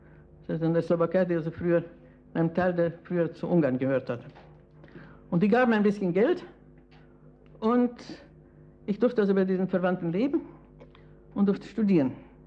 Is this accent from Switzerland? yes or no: no; Riga, Latvia; Ich bin in Riga zur Schule gegangen, an der ganz interessanten Schule.